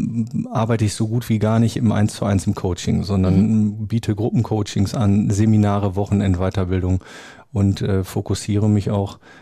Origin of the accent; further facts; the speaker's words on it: Münster, North Rhine-Westphalia, Germany; Ich bin Münsteraner, ich steige jeden Tag auf mein Fahrrad